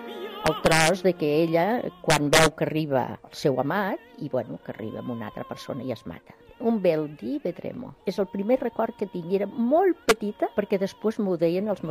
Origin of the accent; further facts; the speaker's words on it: Lleida, Catalonia, Spain; born there; tinc 75 anys i vaig néixer a Lleida.